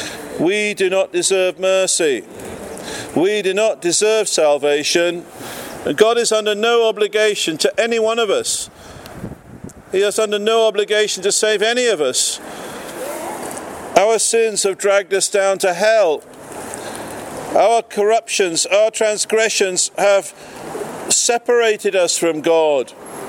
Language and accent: English; England, United Kingdom; You see, that's because we're English and we're very reserved.